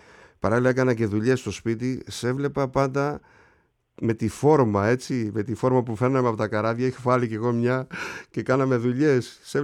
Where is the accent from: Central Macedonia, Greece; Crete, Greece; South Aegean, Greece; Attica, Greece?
South Aegean, Greece; Kasos; κατάγεται από το νησί μου, από την Κάσο μας λοιπόν